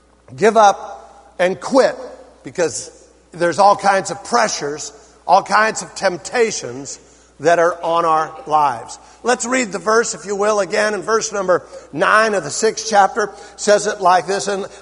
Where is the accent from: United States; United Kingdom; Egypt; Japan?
United States; San Bernardino, California; We're from San Bernardino, guys.